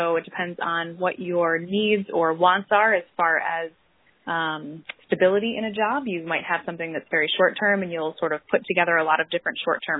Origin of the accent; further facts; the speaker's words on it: Northeastern United States, United States; now in Dallas, United States; I'm based in Dallas, Texas, but I'm originally from the Northeast